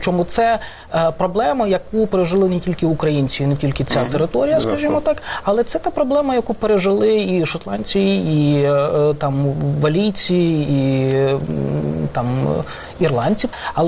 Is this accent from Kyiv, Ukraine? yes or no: no; Kharkiv Oblast, Ukraine; це на Чугуївщині, моя рідна Харківщина.